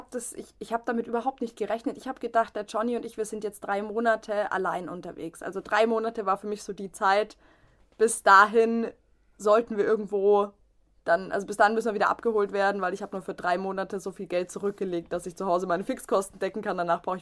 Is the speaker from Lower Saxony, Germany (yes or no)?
no; Bavaria, Germany; now in Munich, Germany; ich komme aus der Region bei Würzburg da oben, Schweinfurt-Würzburg, also im Norden von Bayern und bin dann nach München runtergezogen